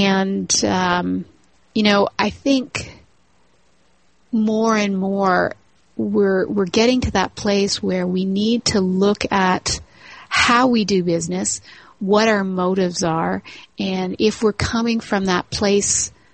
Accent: Toronto, Ontario, Canada; I'm actually not from the States. I'm in Canada. So I'm from Toronto.

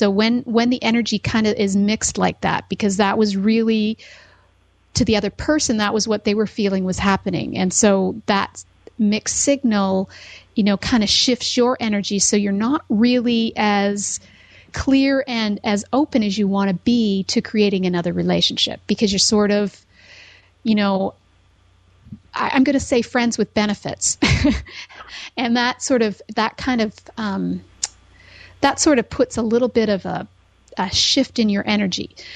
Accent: Owen Sound, Ontario, Canada; I grew up in Owen Sound, so this is kind of exciting for me.

